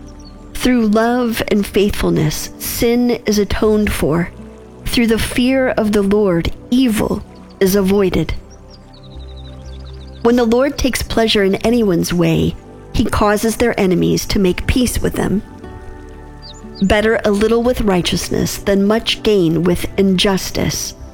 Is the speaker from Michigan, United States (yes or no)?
yes; Michigan, United States; I grew up in Michigan, so we had this fabulous season of fall